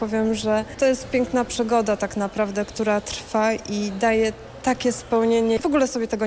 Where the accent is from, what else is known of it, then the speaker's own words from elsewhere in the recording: Chełmno, Kuyavian-Pomeranian Voivodeship, Poland; jestem z Chełmna, zawodowa rodzina zastępcza.